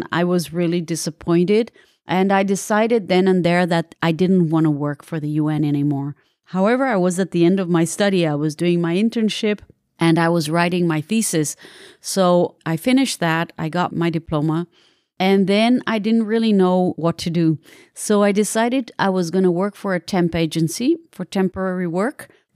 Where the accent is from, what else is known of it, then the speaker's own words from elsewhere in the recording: Netherlands; at that time, I grew up in the Netherlands from the age of 8.